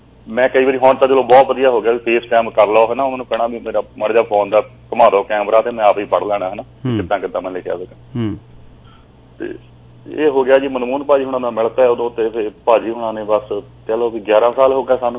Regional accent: Gopa Rai Kalan, Punjab, India; now in United States; ਮੇਰਾ ਪਿੰਡ ਭਾਜੀ ਗੋਪਾ ਰਾਏ ਕਲਾਂ ਹੈ ਤਹਿਸੀਲ ਨਕੋਦਰ ਤੇ ਜ਼ਿਲ੍ਹਾ ਜਲੰਧਰ ਹੈ ਜੀ ਆਪਣਾ ਹਨਾ

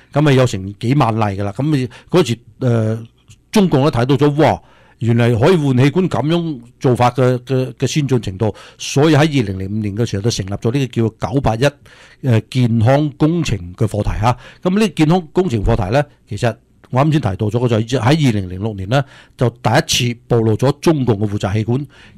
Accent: China

